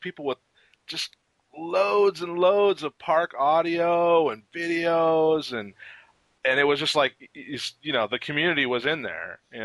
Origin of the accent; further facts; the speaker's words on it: California, United States; And then, you know, I grew up in Orange County. So I've always been around Disneyland, and it's always been a love of mine.